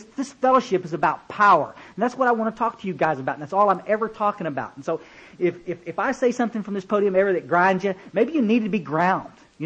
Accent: Kerrville, Texas, United States; I grew up in Kerrville, Texas, and there was a little road called Goat Creek Road.

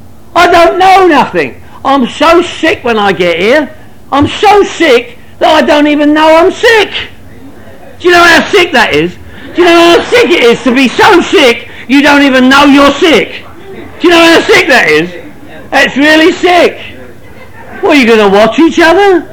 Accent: London, United Kingdom; Everybody where I came from drank. I'm from Northwest London.

